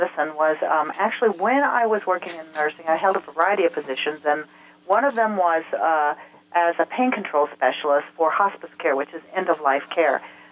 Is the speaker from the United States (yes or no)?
no; France; accent: French; English is a second language; Forgive my French accent. It's average at best.